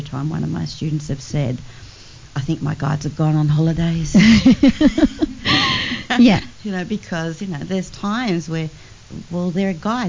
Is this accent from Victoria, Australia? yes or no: yes; Kyabram, Victoria, Australia; also born or lived in Echuca; now in Redcliffe, Australia; Originally, I come from Victoria, a small town called Kyabram, but lived in Echuca, which is on the banks of the Murray River.